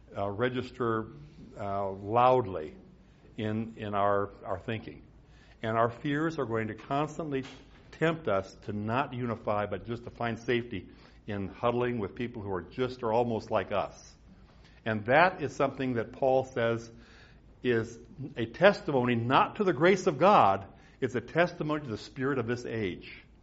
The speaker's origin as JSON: {"language": "English", "region": "Midwest", "country": "United States", "tie": "born or raised there", "said": "the particular synod of the Lutheran Church that I grew up with in the Midwest"}